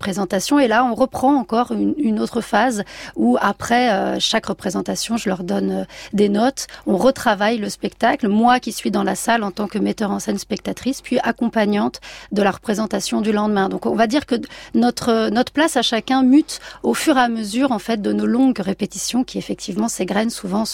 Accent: south of France, France; also born or lived in -; moi je viens donc du sud de la France. Enfin, j'ai grandi à partir de mes 11 ans là-bas

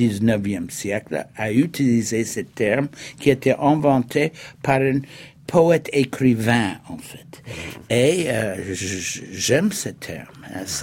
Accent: New York, United States; French is a second language; quand j'étais jeune à New York

